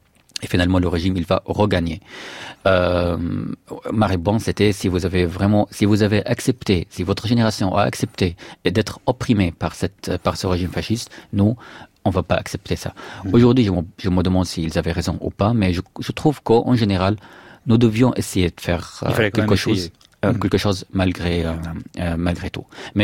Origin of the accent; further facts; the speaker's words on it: Syria; moved away as an adult; En fait, d'abord, moi, je suis sorti de la Syrie afin de n'être pas emprisonné par le régime